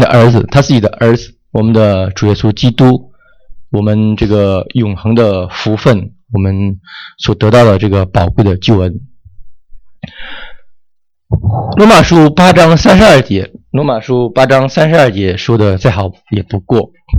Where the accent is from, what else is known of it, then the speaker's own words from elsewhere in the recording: China; now in United States; 我们在美国有很多人养宠物，我们中国人可能也有一些养宠物